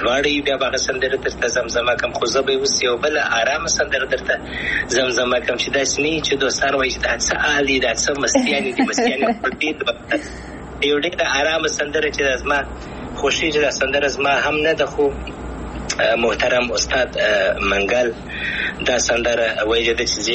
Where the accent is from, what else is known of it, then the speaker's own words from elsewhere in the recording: Afghanistan; زه افغان یم